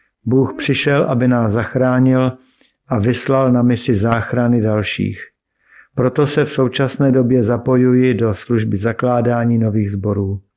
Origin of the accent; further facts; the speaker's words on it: Teplice, Ústí nad Labem Region, Czechia; born there; Církev bratrská. Narodil jsem se před 55 lety v Teplicích. Vyrůstal jsem v době totality a až do svých zhruba 20 let jsem křesťanství vnímal jen jako přežitou a neužitečnou pohádku.